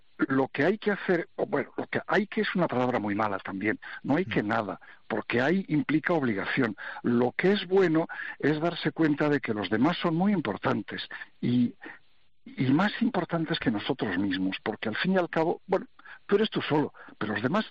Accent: Spain; como españoles

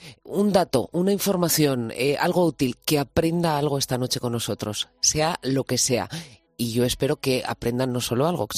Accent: Ávila, Castile and León, Spain; Soy de Ávila.

